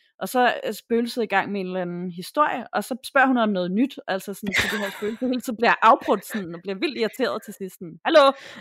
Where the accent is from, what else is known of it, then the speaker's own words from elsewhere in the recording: Herfølge, Zealand, Denmark; also born or lived in Tappernøje; jeg er vokset op i Tappernøje først, og så i Herfølge efterfølgende, men det er ikke så langt fra Hårlev.